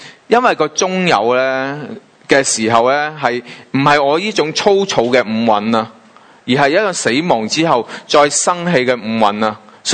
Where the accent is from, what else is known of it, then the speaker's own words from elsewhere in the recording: China; 我哋中国人打斋就最好咩啊？